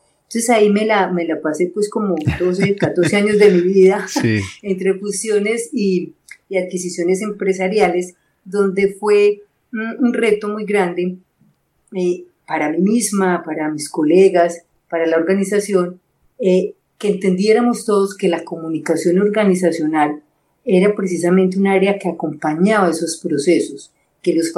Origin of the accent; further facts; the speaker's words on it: Medellín, Antioquia, Colombia; yo soy de Medellín, soy paisa. Entonces sí, sí. Hay que situarnos en esta ciudad.